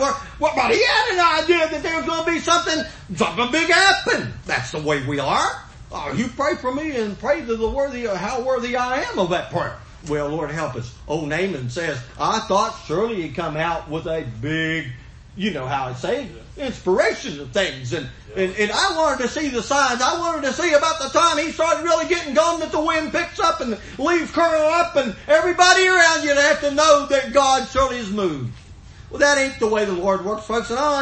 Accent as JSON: {"language": "English", "region": "West Virginia", "country": "United States", "said": "And listen, I'm from West Virginia, okay? And in West Virginia, the waters run clear."}